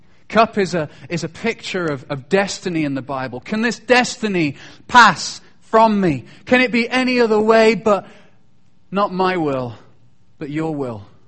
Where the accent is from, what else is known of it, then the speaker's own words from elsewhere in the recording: Chester, North West England, United Kingdom; I used to go to school in a place called Chester. It used to be called Deva. It was a Roman city. I used to walk on Roman walls to get to my school.